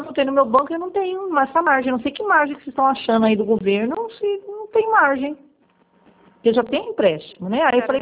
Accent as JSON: {"language": "Portuguese", "region": "São Paulo", "country": "Brazil", "said": "eu sou aqui de São Paulo."}